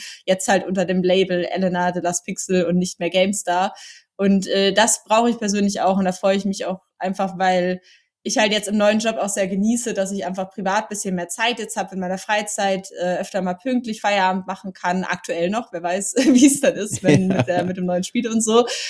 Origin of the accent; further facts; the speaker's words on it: Bavaria, Germany; weil ich bin in der Nähe von München halt geboren und aufgewachsen. Das heißt, es ist so ein bisschen hier so meine Hood. Ich kenne so München von Kindheit an.